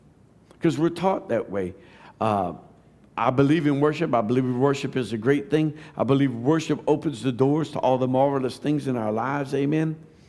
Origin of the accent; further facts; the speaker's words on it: Louisiana, United States; and all those things that holiness people do in Georgia, and I'm from Louisiana going, huh?